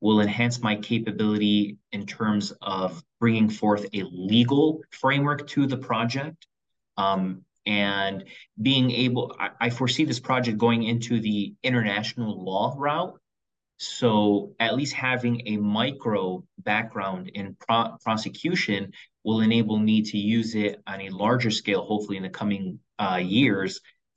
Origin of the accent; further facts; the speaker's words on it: Dearborn, Michigan, United States; also born or lived in Detroit; I was born in Detroit, Michigan, and I was born in Hutzel Hospital, Detroit, Michigan, and I grew up in the city of Dearborn, Michigan.